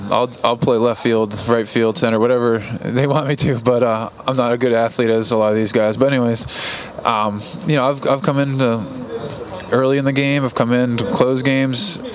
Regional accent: Falmouth, Massachusetts, United States; I got offered a temporary contract to play for my hometown, Falmouth, and I decided not

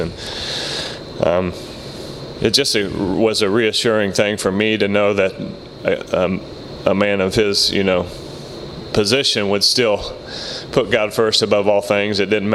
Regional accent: Indianapolis, Indiana, United States; being able to play for Coach Dungy and my hometown team that I grew up cheering for and rooting on.

